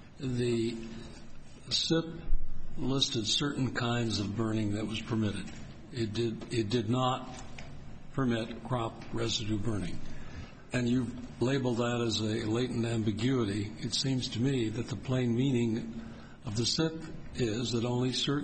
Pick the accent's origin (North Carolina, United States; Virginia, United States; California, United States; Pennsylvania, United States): California, United States; Los Angeles; I don't. I'm from Los Angeles.